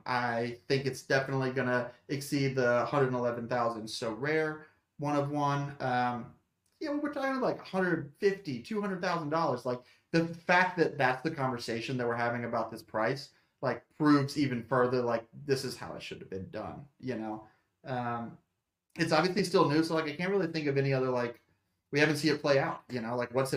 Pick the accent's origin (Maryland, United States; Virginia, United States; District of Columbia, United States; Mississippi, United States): Mississippi, United States; also born or lived in Alabama / Nashville; now in Charlotte, United States; Yeah, so I'm like from Alabama, grew up in Mississippi, lived in Nashville forever, moved to Charlotte 3 years ago or so.